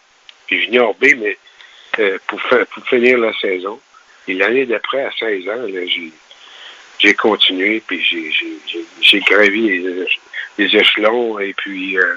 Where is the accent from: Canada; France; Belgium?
Canada; Ville-LeMoyne, Quebec; J'ai à Ville-le-Moine.